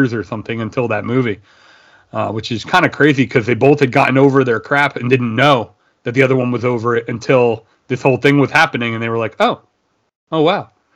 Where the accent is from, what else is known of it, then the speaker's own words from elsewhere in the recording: New York, United States; like I grew up in the New York area, and we had a local station, WPIX